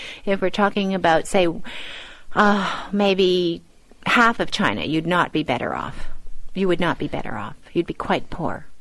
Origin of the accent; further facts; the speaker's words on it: Canada; And I don't even hyphenate myself. I don't even say I'm a Chinese Canadian. I'm a Canadian.